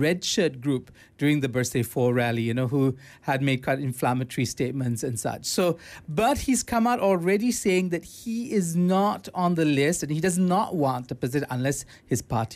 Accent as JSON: {"language": "English", "region": "Johor", "country": "Malaysia", "said": "risking the charge of Derhaka, because I'm from Johor"}